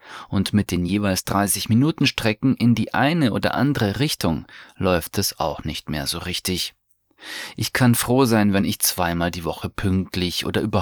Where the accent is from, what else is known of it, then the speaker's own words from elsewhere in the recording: East Germany, Germany; Als Ossi gerät man bei solchen Worten schnell in den Verdacht der Demokratieverdrossenheit